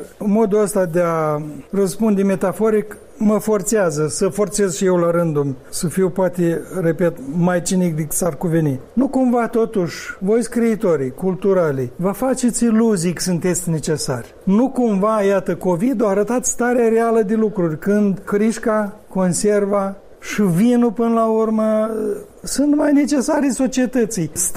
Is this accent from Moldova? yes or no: yes; Cinișeuți, Rezina District, Moldova; Cum se zice în satul meu de Baștină Cinșăuți